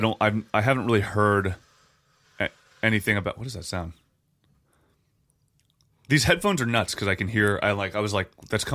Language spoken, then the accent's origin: English; Canada; and we're Canadian. What the fuck?